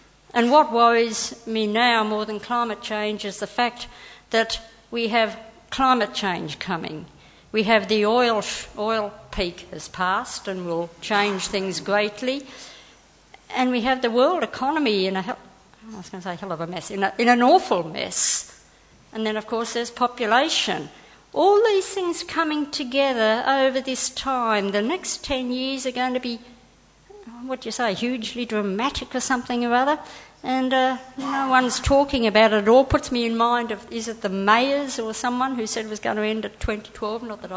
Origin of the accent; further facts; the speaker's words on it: Albury, New South Wales, Australia; I'm from Albury Wodong at the start of the Murray there